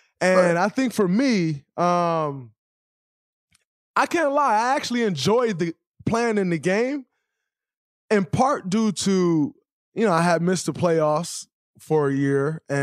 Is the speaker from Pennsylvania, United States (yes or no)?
no; Saginaw, Michigan, United States; And obviously, I'm from Saginaw, Michigan. He's from Flint, Michigan. You know, we kind of one in the same, that Flint-Saginaw connection.